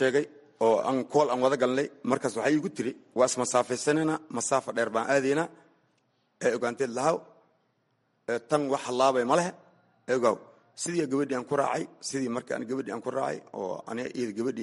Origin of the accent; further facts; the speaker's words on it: Mogadishu, Banaadir, Somalia; also born or lived in Lower Juba; waxaan ku dhashay ani Jubbada hoose, waxaan kusoo barbaaray Muqdisho